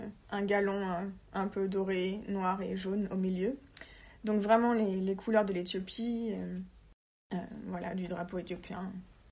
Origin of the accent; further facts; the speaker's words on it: France; now in Copenhagen, Denmark; j'habite à Copenhague maintenant depuis 2 ans, mais je suis française à la base.